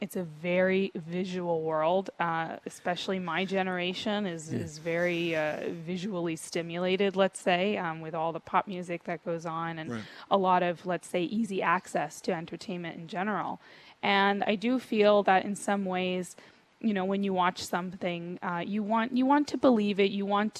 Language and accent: English; Fort Lauderdale, Florida, United States; now in New York City, United States; No. I was raised in Florida, in Fort Lauderdale, Florida.